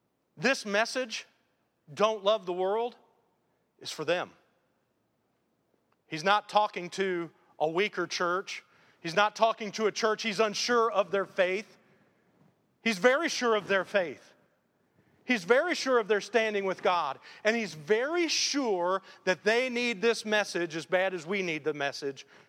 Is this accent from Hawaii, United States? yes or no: no; Detroit, Michigan, United States; You know, I'm from Detroit. We weren't Yankees. We're just northerners.